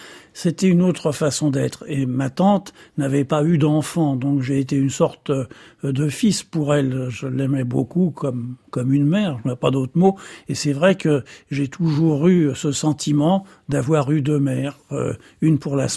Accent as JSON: {"language": "French", "town": "Paris", "region": "Île-de-France", "country": "France", "said": "Il dit je suis des Batignolles, il est de l'endroit où il est. Et moi, je suis du 20e."}